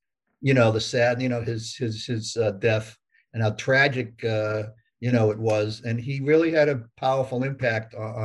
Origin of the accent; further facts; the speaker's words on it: Worcester, Massachusetts, United States; moved away; Yeah, born and raised in Worcester.